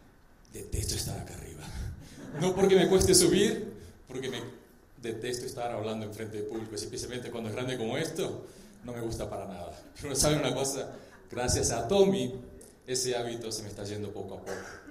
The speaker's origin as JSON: {"language": "Spanish", "country": "Argentina", "tie": "born or raised there", "also_born_or_lived": "United States", "lives_now": "Los Angeles, United States", "said": "soy de Los Ángeles, vivo en Los Ángeles, crecí en Argentina, por eso el español. Y soy coreano"}